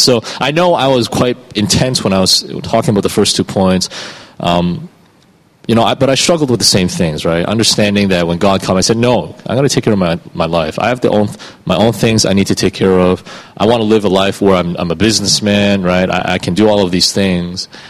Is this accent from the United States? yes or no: no; Toronto, Ontario, Canada; you guys know I'm from Toronto. And it's a beautiful place.